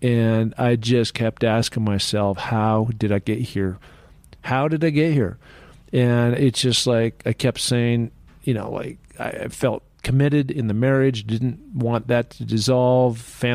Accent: Seattle, Washington, United States; I had been, you know, born and raised in Seattle, went to the big city high school, Roosevelt, then went on to the University of Washington to play football.

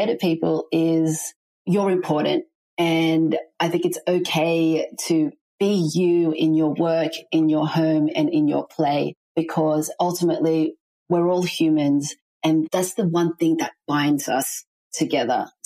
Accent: Philippines; there's an organization that's helping children in my home country of the Philippines

